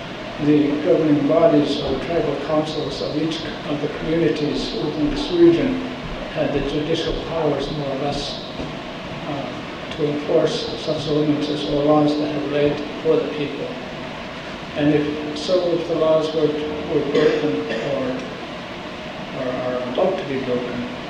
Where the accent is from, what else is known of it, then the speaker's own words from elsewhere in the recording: Bethel, Alaska, United States; my parents are originally from this island, and I was born and raised in Bethel.